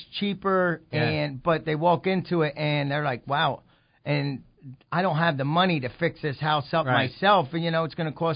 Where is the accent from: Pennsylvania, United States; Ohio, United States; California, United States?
Pennsylvania, United States; Quakertown; I'm from Quakertown